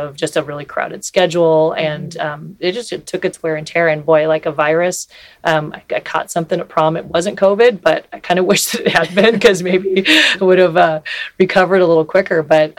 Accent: Pacific Northwest, United States; And so I grew up in the Pacific Northwest.

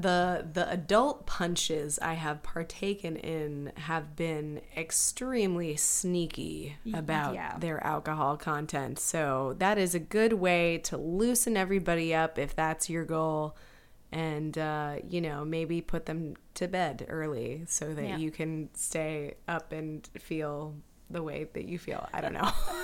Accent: Ohio, United States; I grew up in Ohio. We had Hawaiian punch and a high C.

